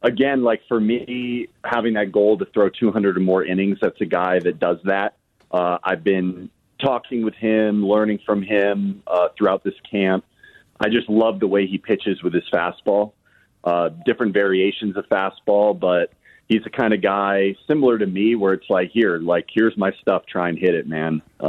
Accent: Los Angeles, California, United States; It was cool too because we grew up in Los Angeles and like there's a lot of like LA history kind of intertwined in there.

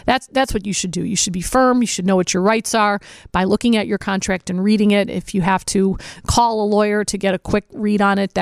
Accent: Berwyn, United States; And growing up in Berwyn, you're a legend.

